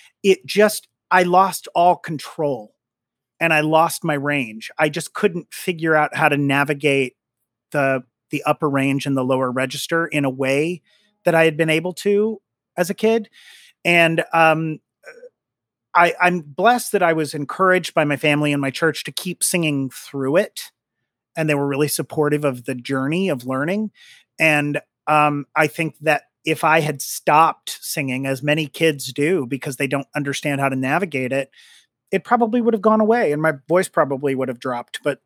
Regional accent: Trenton, Missouri, United States; You don't see anybody that you don't know there, you know?

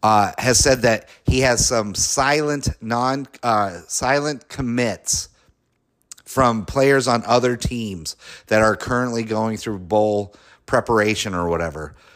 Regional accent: Colorado, United States; I'm from Colorado, so I loved Air Force's helmets back in the day

